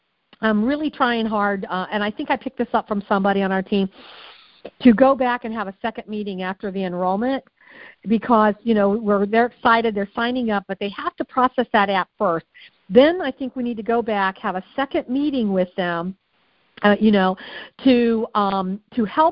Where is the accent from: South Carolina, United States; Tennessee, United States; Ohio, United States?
Ohio, United States; Crestline; I had to go through a painful divorce, and I ended up back in my hometown of little old Crestline, Ohio.